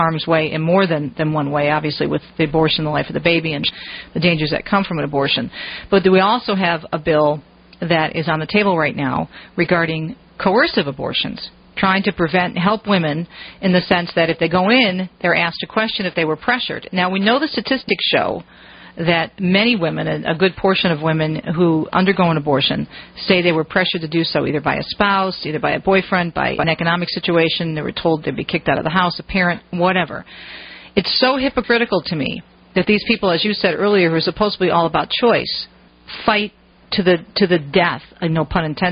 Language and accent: English; Michigan, United States; here in my home state of Michigan